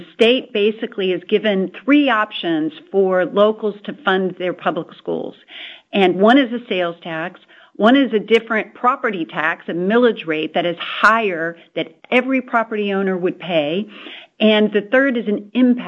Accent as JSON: {"language": "English", "region": "Florida", "country": "United States", "tie": "born or raised there", "said": "And I'm super proud of where I grew up in Okaloosa County, super proud of where I live and my kids go to school and where I have a business."}